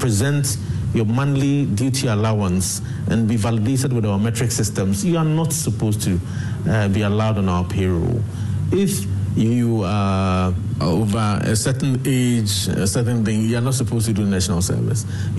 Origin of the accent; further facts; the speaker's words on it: Ghana; As Ghanaian citizens, there are several battles that we need to fight.